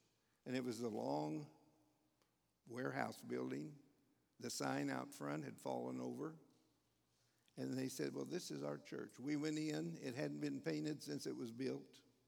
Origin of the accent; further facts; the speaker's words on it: Missouri, United States; And I was from Missouri. And I decided that's where God wanted me to be the rest of my life.